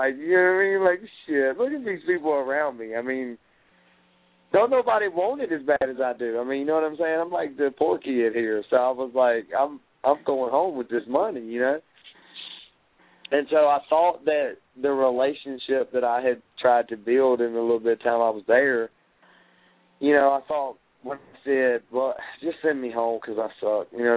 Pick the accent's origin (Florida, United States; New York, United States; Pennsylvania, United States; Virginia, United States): Virginia, United States; Danville; So I'm like, yo … from Danville, Virginia, and if you don't put me on your show, you ain't shit.